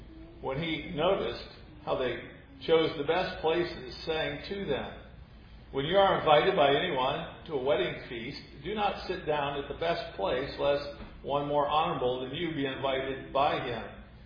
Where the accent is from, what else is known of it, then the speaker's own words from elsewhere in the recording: Iowa, United States; when I was growing up in Iowa, my family did not attend worship